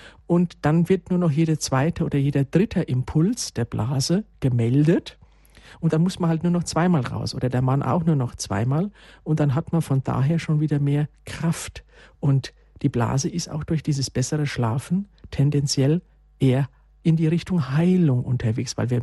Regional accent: Bavaria, Germany; wir kommen aus Bayern hier

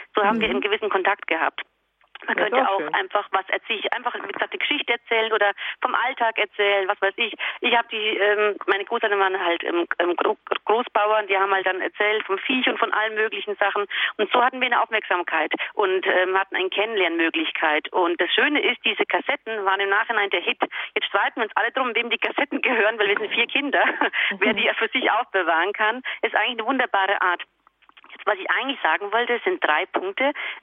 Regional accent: Croatia; Wir waren einmal im Jahr in meinem Heimatland in Kroatien.

